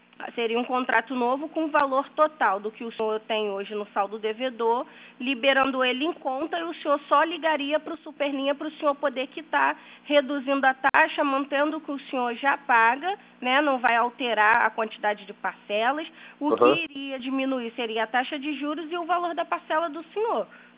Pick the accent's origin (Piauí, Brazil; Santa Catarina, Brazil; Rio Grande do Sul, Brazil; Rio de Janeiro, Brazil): Rio de Janeiro, Brazil; Só que eu sou do Rio